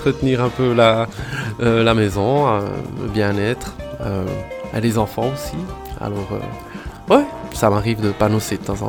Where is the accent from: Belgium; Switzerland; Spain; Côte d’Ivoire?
Switzerland; born there; J'ai des racines italiennes de par mon père et puis françaises de par ma maman, mais je suis né en Suisse.